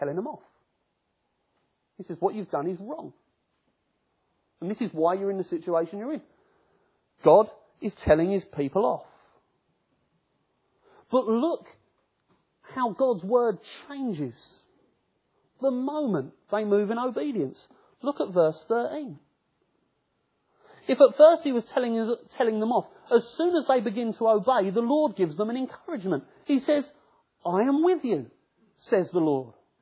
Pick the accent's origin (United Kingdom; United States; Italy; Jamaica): United Kingdom; Camberwell, London; when I was a youngster, I grew up in Camberwell, on the border of Peckham. We called it the ghetto. It wasn't the nicest area to live in.